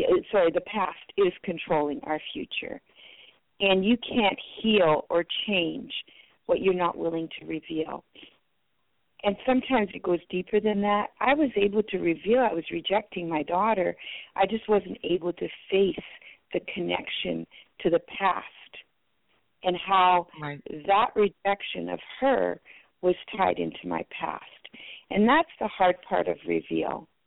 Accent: Manitoba, Canada; first language French; English is a second language; I didn't speak English. I spoke French. And though, you know, Canada is supposed to be known as a dual language, not in Manitoba. The children there in that small town that I grew up in had never seen a non-English speaking person.

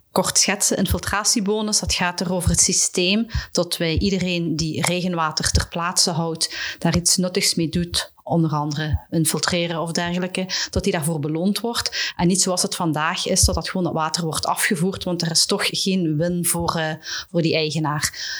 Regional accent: Flanders, Belgium; En dat doen wij als Vlamingen te weinig.

